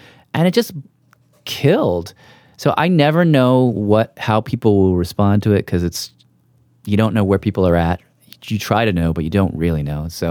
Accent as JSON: {"language": "English", "country": "United States"}